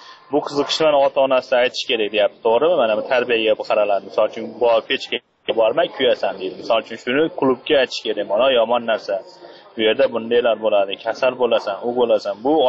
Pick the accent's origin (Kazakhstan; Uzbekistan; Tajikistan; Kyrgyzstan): Kyrgyzstan; Osh, Osh Region; now in Moscow, Russia; o'zi yoshim 20 da bo'lsa ham, sochi o'zim O'shdanman, o'zi Rossiyada 8-9 yildan beri shu yerda, mana Moskvada.